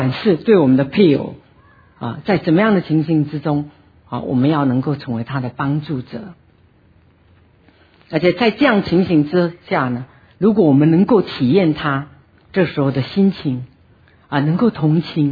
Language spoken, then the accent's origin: Chinese; China; 我们中国人